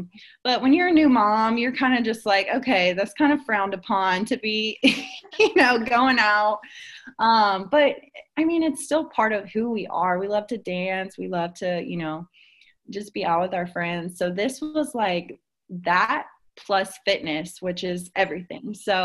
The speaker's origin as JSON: {"language": "English", "town": "Cincinnati", "region": "Ohio", "country": "United States", "also_born_or_lived": "Dayton, United States", "said": "Like she said, I'm originally from Cincinnati, Ohio. Kind of lived a little bit of everywhere now. I went to school at the University of Cincinnati."}